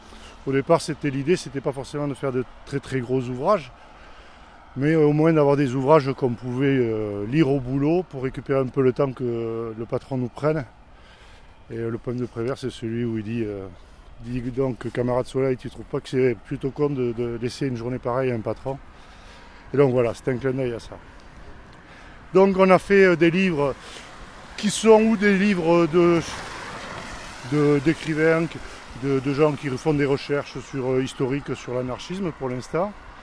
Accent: Pau, Nouvelle-Aquitaine, France; je viens de Pau

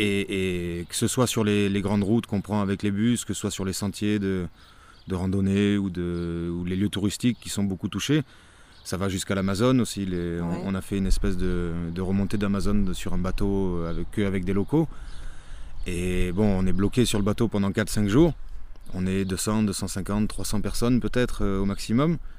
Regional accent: Puyricard, Provence-Alpes-Côte d'Azur, France; Parce que moi, je viens de Puy-Ricard, donc depuis que je suis petit, j'appelle ça Puy-Puy.

